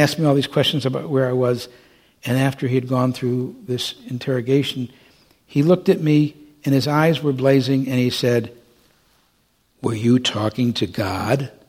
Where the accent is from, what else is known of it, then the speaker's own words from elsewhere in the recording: Detroit, Michigan, United States; And I said, "Yeah, I'm from Detroit. My dad told me to be polite. I'll go say goodbye to him."